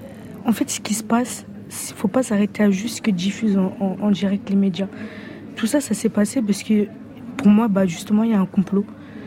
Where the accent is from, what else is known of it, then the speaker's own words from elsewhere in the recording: Rennes, Brittany, France; et je viens de Rennes, du Blon. Et j'ai 18 ans et je suis en fac d'histoire.